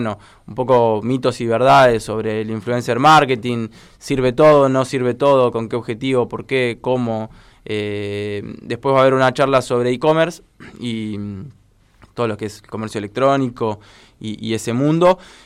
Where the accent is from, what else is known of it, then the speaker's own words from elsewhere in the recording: Luján, Buenos Aires Province, Argentina; nosotros sí, somos de Luján, tenemos oficinas acá en Luján